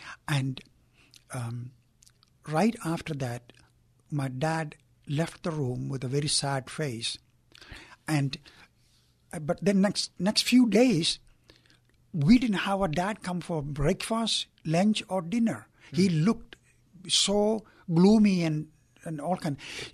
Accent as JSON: {"language": "English", "country": "India", "lives_now": "United States", "said": "I came from India"}